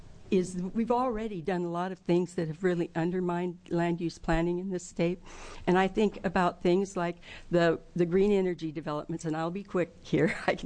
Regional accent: Kinzua, United States; I'm from Kinzu. I went all through grade school at Kinzu Grade School. That was a logging town.

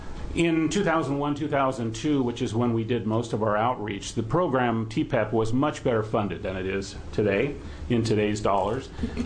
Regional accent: Gresham, Oregon, United States; from Gresham, a 14-year volunteer with the American Cancer Society Cancer Action Network

